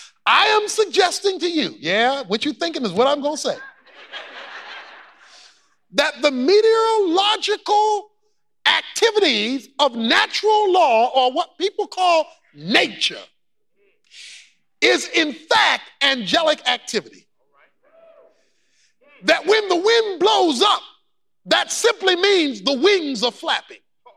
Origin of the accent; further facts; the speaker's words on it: Baltimore, Maryland, United States; born or raised there